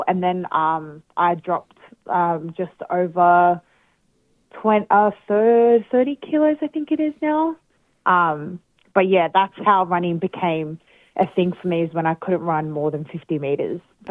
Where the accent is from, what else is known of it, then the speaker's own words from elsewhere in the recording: Penrith, New South Wales, Australia; born there; I was born out here in Penrith, Western Sydney, in Australia. I'm 25 years old